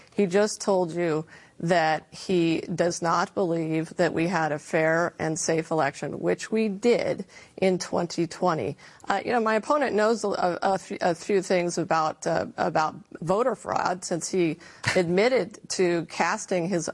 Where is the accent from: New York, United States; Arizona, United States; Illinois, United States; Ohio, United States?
Arizona, United States; You stood on a stage in Prescott Valley outside of my hometown